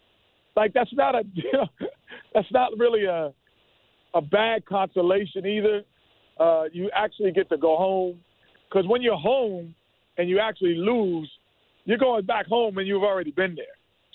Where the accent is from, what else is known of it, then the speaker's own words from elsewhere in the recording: New York City, New York, United States; I played in the NBA over a decade. I grew up in New York City.